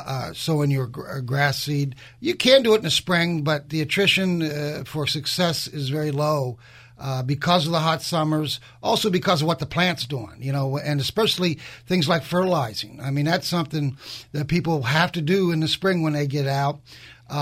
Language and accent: English; Pennsylvania, United States; also born or lived in South Florida; I'm from Pennsylvania, went to Penn State, familiar with the winters.